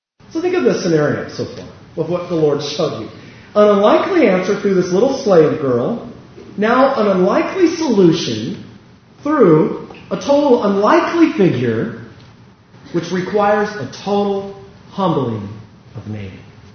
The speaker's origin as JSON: {"language": "English", "region": "California", "country": "United States", "tie": "born or raised there", "said": "I grew up in the Central Valley. Did you know there's a big hole up there? It's called the Central Valley. It's not a nice place. There's a lot of cows there."}